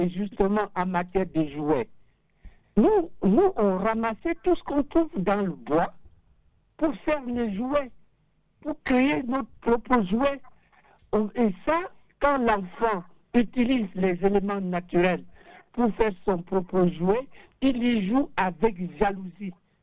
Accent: Cameroon; Je suis du Cameroun, mais je suis né à 600 km de la ville, dans un tout petit village où la voiture y vient une fois par mois.

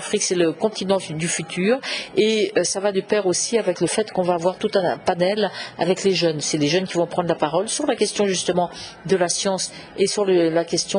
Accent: France; en tant que Français, en tant qu'Européens

